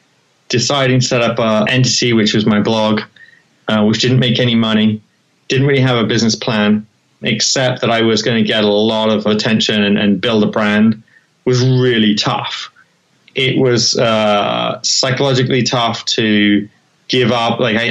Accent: England, United Kingdom; So I'm from England originally. I was working in England

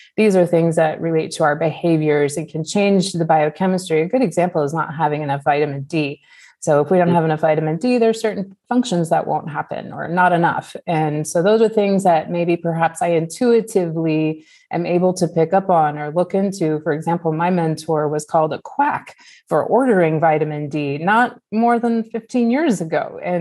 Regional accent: Alaska, United States; So I grew up in Southeast Alaska. I moved there at 6 years old, and it was very rural.

